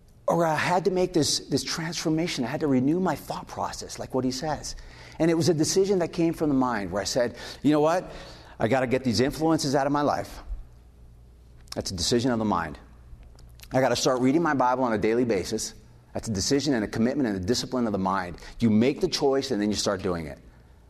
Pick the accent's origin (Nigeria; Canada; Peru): Peru; also born or lived in Ecuador; now in United States; I grew up in Peru, went to boarding school in Ecuador, and I remember when I came back to the States, we lived in Tennessee for 1 year